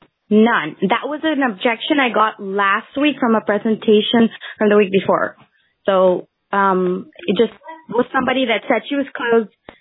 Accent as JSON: {"language": "English", "country": "Cuba", "tie": "born or raised there", "said": "So my father's from Spanish descent. So I don't quite know because I grew up in Cuba"}